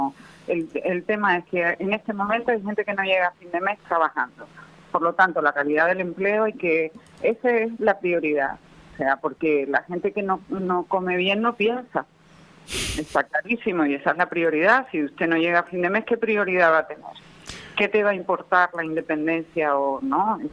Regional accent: Canary Islands, Spain; Soy una canaria con alas.

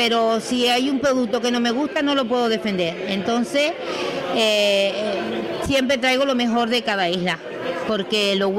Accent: El Hierro, Canary Islands, Spain; Yo soy de origen de la Isla del Hierro.

